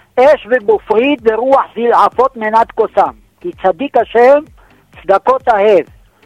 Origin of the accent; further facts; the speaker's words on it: Jerusalem, Jerusalem District, Israel; מירושלים.